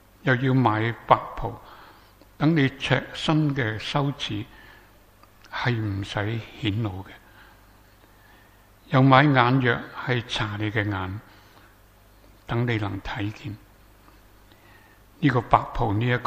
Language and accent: Cantonese; Hong Kong; 我哋年長一啲嘅，我哋喺香港長大嘅，啊，中國人